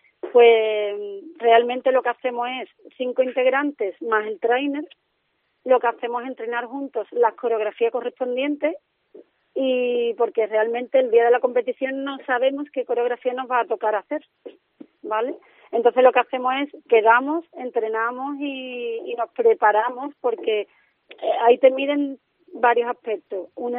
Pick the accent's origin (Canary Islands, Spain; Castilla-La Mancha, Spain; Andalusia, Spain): Andalusia, Spain; Cádiz; eso lo llevan por bandera porque además somos gaditanos